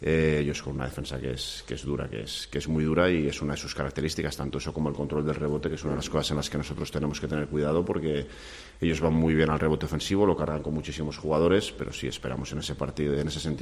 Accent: Valladolid, Castile and León, Spain; Soy vallisoletano, pero nací en León, mi familia materna es de León

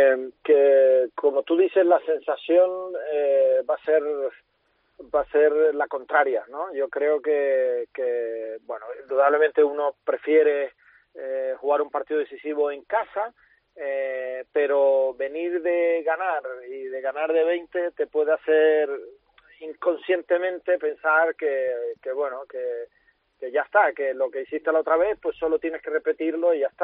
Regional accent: Canary Islands, Spain; yo soy de Gran Canaria

